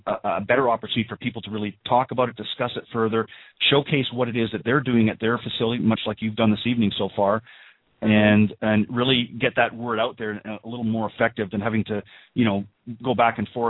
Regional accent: Canada; now in Panama City Beach, United States; I'm originally from Canada. I moved down here to Panama City Beach probably about 7 or 8 years ago

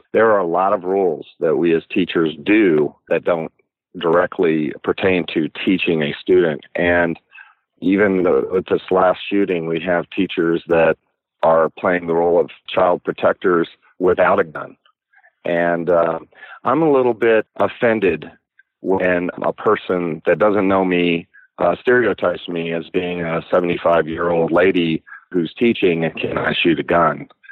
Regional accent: Kansas, United States; I am from Kansas, but my district is relatively liberal, and they take a different tact on it.

